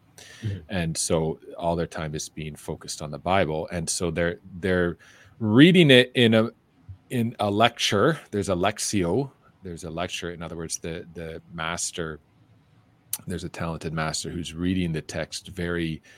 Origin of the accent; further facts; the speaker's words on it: Ontario, Canada; So I'm a Canadian by birth, grew up in Ontario, and did all my studies up there. I was raised a Protestant, became a Catholic into my 20s.